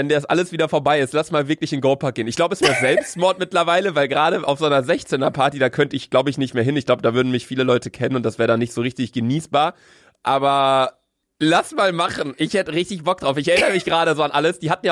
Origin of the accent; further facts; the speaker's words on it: Bielefeld, North Rhine-Westphalia, Germany; wir kommen aus Bielefeld